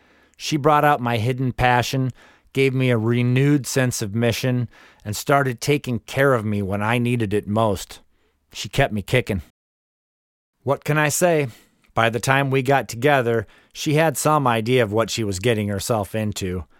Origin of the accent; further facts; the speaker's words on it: Lansing, Michigan, United States; She's from the Kalamazoo area, and I'm from Lansing.